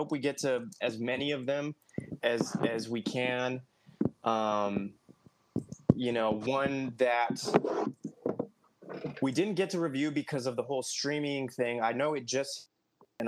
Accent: California, United States; we're from the Inland Empire, California, which is really close to LA County.

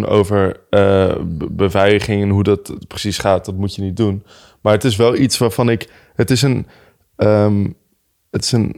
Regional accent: Netherlands; we zijn er allemaal als Nederlanders super trots op, maar het is eigenlijk heel raar.

